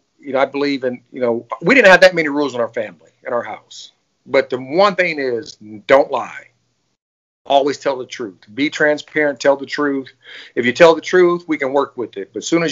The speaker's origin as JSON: {"language": "English", "town": "Fort Wayne", "region": "Indiana", "country": "United States", "tie": "born or raised there", "said": "Born and raised in Fort Wayne, Indiana, to a biracial parenthood back in the 60s and 70s, which wasn't probably a great thing to be biracial back then in Indiana."}